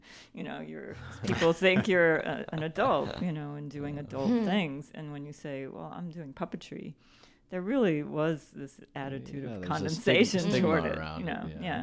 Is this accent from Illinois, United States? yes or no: no; Baton Rouge, Louisiana, United States; also born or lived in Atlanta; And I grew up kind of in Baton Rouge, Louisiana. I didn't ever go to an art gallery, except like a historical kind of art gallery. And in high school in Atlanta, finally, I went to an art museum.